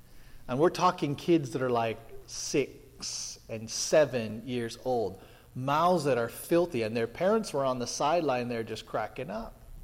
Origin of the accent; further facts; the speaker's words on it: Anahola, Hawaii, United States; it always reminds me of growing up. I grew up in Anahola.